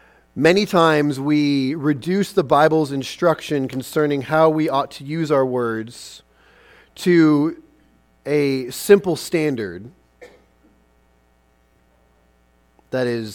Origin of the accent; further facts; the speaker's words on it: Midwest, United States; but I grew up in the Midwest, and what I've learned of Midwest nice is often it's partnered with a heavy layer of sarcasm